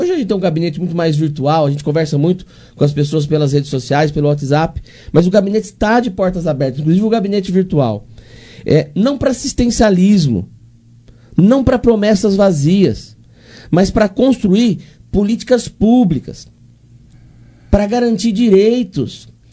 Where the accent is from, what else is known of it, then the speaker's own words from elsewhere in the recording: Aparecida, São Paulo, Brazil; Aparecida é onde eu nasci, onde me formei, onde formou o meu caráter.